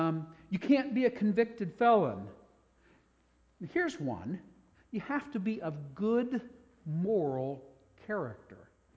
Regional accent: Kenya; born there; I was born in Kenya, East Africa.

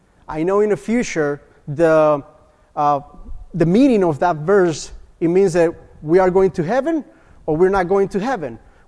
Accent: Puerto Rico; moved away as an adult; most likely you guys know that I came from Puerto Rico.

